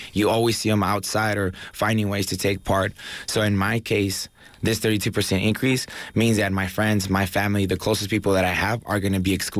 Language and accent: English; Mexico; now in United States; I'm an immigrant student. I was born in the U.S., but I grew up in Mexico, and then we came back for the education.